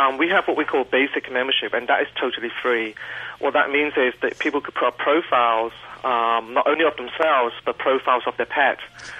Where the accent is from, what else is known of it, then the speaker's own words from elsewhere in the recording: London, United Kingdom; accent: London; now in California, United States; Yes, I'm originally from London.